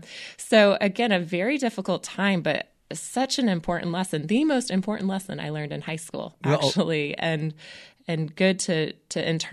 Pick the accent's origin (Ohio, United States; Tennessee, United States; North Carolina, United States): North Carolina, United States; And then, you know, growing up around Western North Carolina, it's so pretty here.